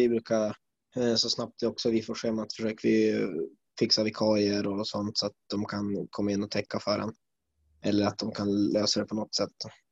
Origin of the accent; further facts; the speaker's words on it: Skellefteå, Västerbotten County, Sweden; jag flyttade ju från Skellefteå till Umeå för att börja 9.